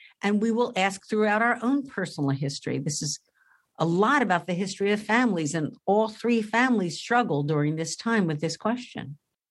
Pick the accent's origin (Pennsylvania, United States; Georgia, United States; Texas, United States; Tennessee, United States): Pennsylvania, United States; Philadelphia; I grew up in a city. I grew up in Philadelphia at 9th and Wolf in South Philly. You know, it's my block.